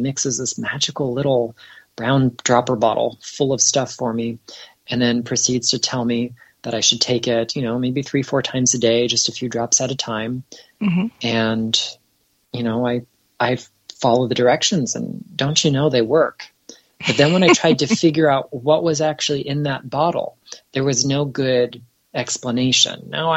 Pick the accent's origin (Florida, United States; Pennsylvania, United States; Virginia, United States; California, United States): Florida, United States; when I'd go back and forth from school to my hometown in Southeast Florida